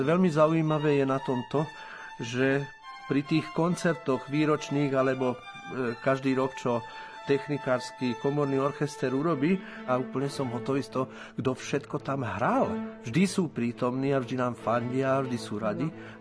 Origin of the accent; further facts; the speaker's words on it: Komárno, Nitra Region, Slovakia; v Komárne, v mojom rodnom meste.